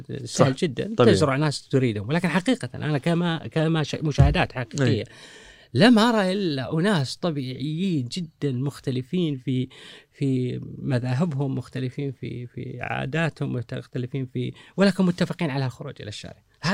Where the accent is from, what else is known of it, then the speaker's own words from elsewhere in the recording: Kuwait; عندنا في الكويت